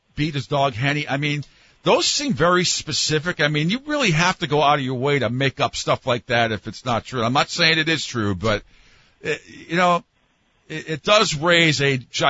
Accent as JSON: {"language": "English", "region": "New England", "country": "United States", "said": "he knows I'm from New England, so he's like, \"Well, you haven't had to suffer.\""}